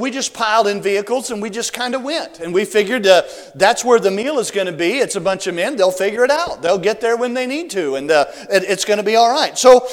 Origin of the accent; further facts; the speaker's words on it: Mississippi, United States; showed him my Mississippi driver's license. And I think something happened in his mind when he saw that I was from the South.